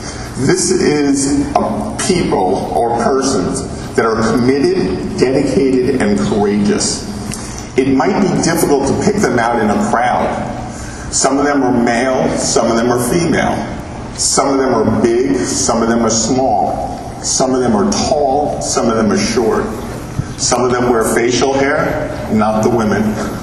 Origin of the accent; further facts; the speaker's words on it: Cherry Hill, New Jersey, United States; I'm from Cherry Hill, New Jersey. For you that need a little bit of a geography, it's a small state.